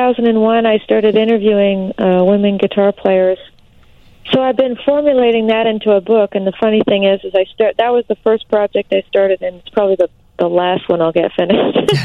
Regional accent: Canada; I'm a Canadian, I was a young Canadian girl, and white

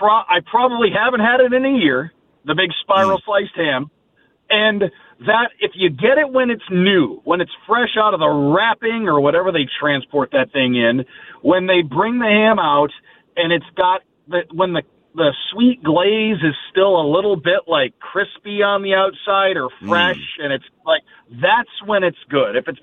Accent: Detroit, Michigan, United States; You know, I'm from Detroit.

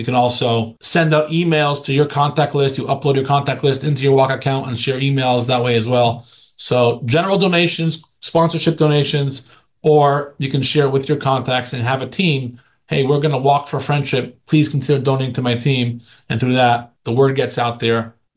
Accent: Las Vegas, Nevada, United States; I grew up here in Las Vegas. My parents are an Orthodox, Hasidic Orthodox couple that have a Jewish outreach synagogue here.

